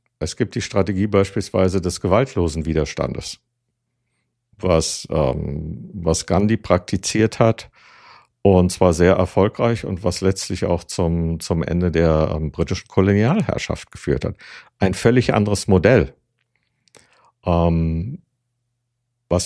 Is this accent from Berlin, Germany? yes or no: yes; Berlin, Germany; Ich bin in Berlin aufgewachsen.